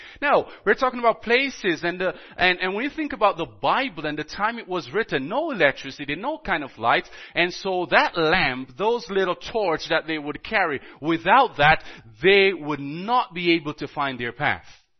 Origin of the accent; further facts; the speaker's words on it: Jamaica; also born or lived in Dominican Republic; I grew up in Jamaica. I remember lamps.